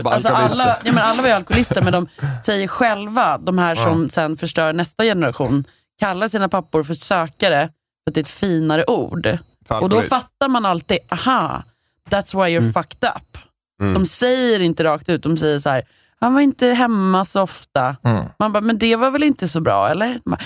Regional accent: Sweden; Problemet är att när Sverige försöker vara i USA, går det inte för att vi är svenskar.

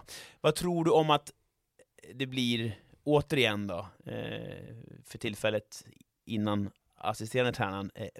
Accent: Sweden; Nu ska man inte prata om vädret som svensk

